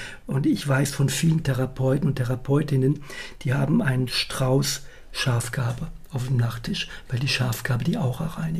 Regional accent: Ingelheim, Rhineland-Palatinate, Germany; Also ich komme aus Ingelheim ursprünglich

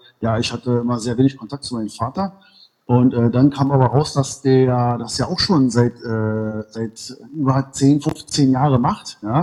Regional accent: Berlin, Germany; waschecht aus Berlin-Ost, genau. Dann bin ich aus Berlin-Mitte, jetzt im Moment in Berlin-Treptow, also noch ein bisschen weiter in Osten rein

